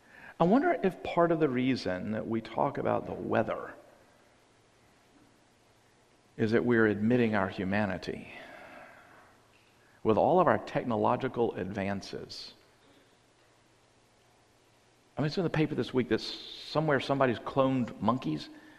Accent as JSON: {"language": "English", "town": "Greensboro", "region": "North Carolina", "country": "United States", "tie": "born or raised there", "said": "my entire growing up in Greensboro"}